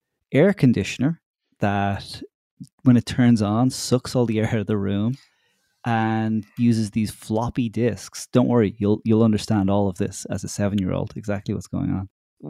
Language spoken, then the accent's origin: English; Dublin, Leinster, Ireland; I was in Ireland. I grew up in Dublin.